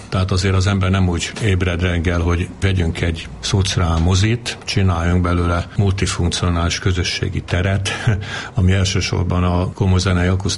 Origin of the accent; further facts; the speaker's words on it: Veszprém, Veszprém County, Hungary; tehát nagyjából így nőttem fel, aztán innen jártam Almádiba vitorlázni